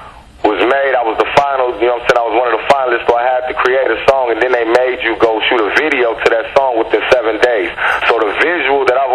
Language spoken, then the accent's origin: English; Los Angeles, California, United States; I'm from the West Coast. I'm from South Central Los Angeles. I'm built for the rap game.